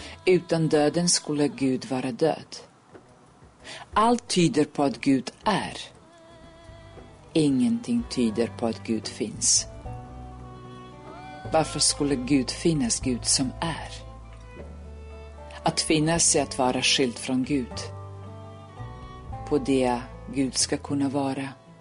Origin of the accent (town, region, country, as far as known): Serbia